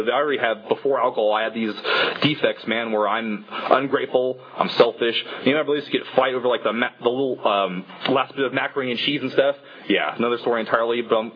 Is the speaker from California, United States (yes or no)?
yes; California, United States; born there; So I was born in the Bay Area, you know.